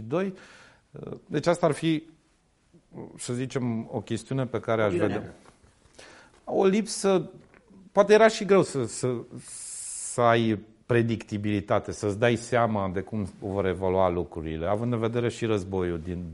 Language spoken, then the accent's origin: Romanian; Caransebeș, Caraș-Severin, Romania; am crescut la Caransebeș, în județul Caraș-Severin.